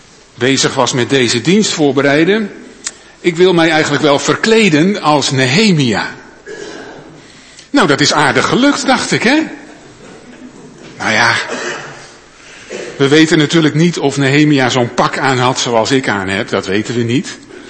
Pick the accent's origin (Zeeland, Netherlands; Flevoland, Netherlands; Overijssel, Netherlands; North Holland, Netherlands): Overijssel, Netherlands; Zwolle; Nou, ik kom dan uit Zwolle. En in Zwolle hebben we wel een stadsmuur gehad.